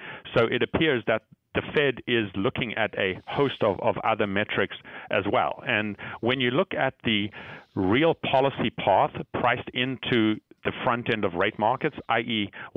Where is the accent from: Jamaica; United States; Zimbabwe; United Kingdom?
Zimbabwe; I was born and brought up in Zimbabwe